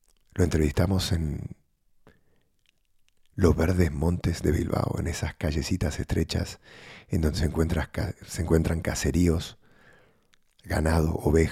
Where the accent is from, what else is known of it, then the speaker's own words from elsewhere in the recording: Argentina; now in Spain; Yo soy un argentino que vive en España, entiendo eso de tener una raíz diferente.